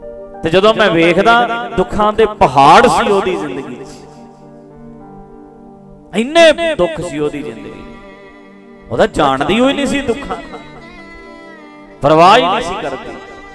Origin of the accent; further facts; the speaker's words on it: Dhadrian, Punjab, India; ਮੇਰੇ ਪਿੰਡ 'ਚ ਢਡਰੀਆਂ ਵਿੱਚ